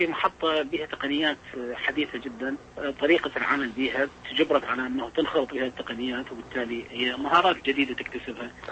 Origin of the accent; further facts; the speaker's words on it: Iraq; moved away; يعني أنا من طلعت من العراق دائما كان هو موضوعي شغلي بالغالب الموضوع عراقي